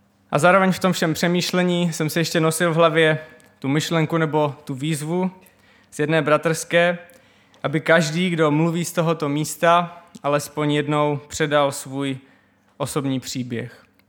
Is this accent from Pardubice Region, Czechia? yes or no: no; Paskov, Moravian-Silesian Region, Czechia; Vyrůstal jsem v Paskově, což je městečko mezi Ostravou a Frýdkem Místkem.